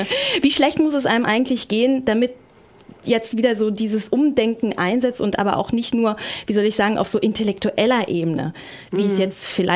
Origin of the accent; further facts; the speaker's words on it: East Germany, Germany; Ich komme ja aus dem Osten und da hat es sowas auch schon mal gegeben